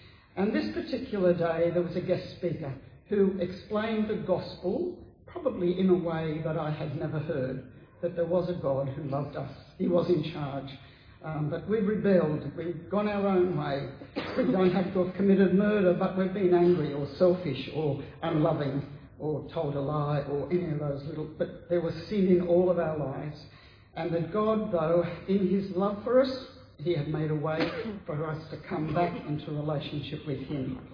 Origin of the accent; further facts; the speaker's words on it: New South Wales, Australia; also born or lived in Moree / Mudgee / Sydney; I'm not a Queenslander. I'm born and bred in New South Wales. But just a few months old when my family moved to Moree. I started school there. Not long after that, we moved to Mudgee in the Central West, where I did my primary school.